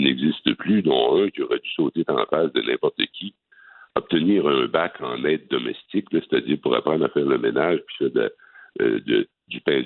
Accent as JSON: {"language": "French", "region": "Quebec", "country": "Canada", "said": "On boycotte Rona parce que nous, on est du Québec."}